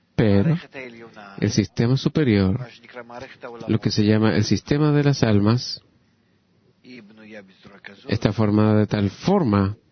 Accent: St. Louis, Missouri, United States; Spanish is a second language; now in New York, United States; yo soy de St. Louis y ahora estoy en Nueva York.

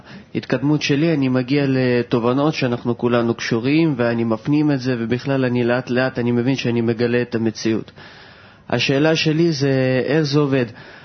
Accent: Ashdod, Southern District, Israel

